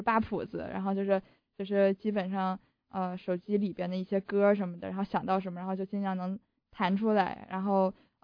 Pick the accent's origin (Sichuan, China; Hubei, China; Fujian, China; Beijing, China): Beijing, China; 首先我是在那个国内长大的，我是就北京出生